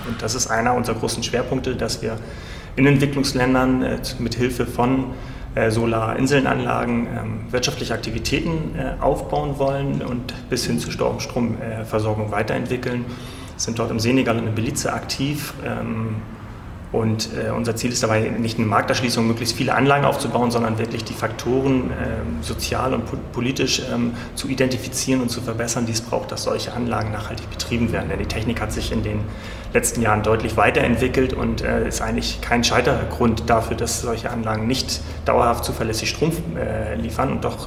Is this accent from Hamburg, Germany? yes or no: yes; Hamburg, Germany; also born or lived in Freiburg / Berlin; Ich bin in Hamburg geboren, 1975, also jetzt 45 Jahre alt. Habe dort mein Abitur gemacht, Kindheit verbracht